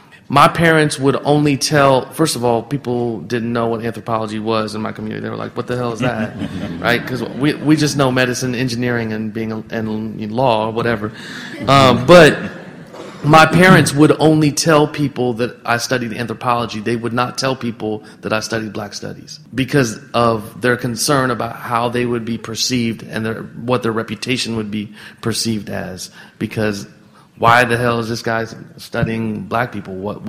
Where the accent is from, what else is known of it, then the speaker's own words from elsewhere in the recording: Springfield, Ohio, United States; this was true in my hometown in Springfield, Ohio, there's a black American mosque and there's an immigrant mosque or ethnic mosque, right? And you know, I remember growing up